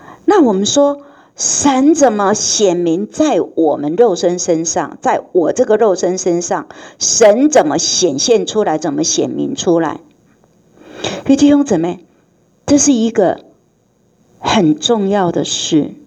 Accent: China; 这个我们中国人没有办法了解的

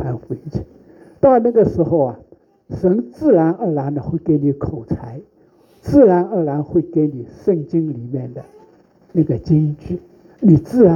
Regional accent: China; 我就想到，哎呀，我们中国人要对韩国人要感恩。

